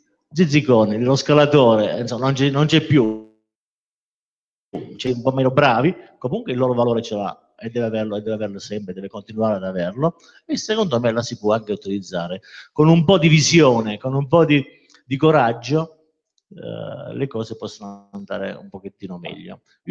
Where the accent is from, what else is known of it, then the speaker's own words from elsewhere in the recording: Taranto, Apulia, Italy; mi toccava dire di dove sei per identificare la mia zona, e sono di Taranto.